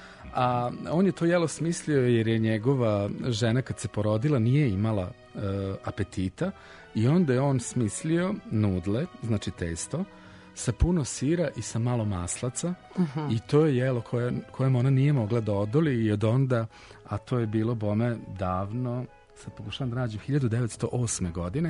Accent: Vojvodina, Serbia; Pošto dolazimo iz Vojvodine

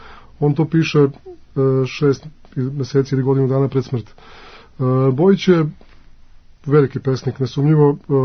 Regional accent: Lika-Senj County, Croatia; now in Serbia; odrastao sam i školovanje proveo van Srbije. Ja sam Ličanin

